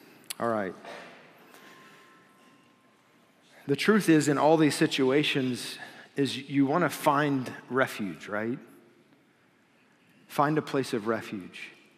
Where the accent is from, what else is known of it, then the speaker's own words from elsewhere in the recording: Kansas, United States; as a kid, we grew up in Kansas.